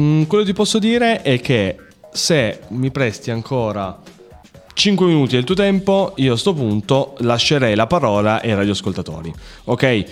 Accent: Turin, Piedmont, Italy; io sono di Torino, sono una grossa città, sono nato e cresciuto in una grossa città

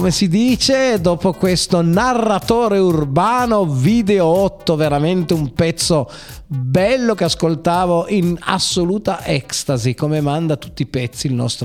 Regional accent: Alba, Piedmont, Italy; Ha fatto bene a narrare il vino della mia terra, Alba e dintorni.

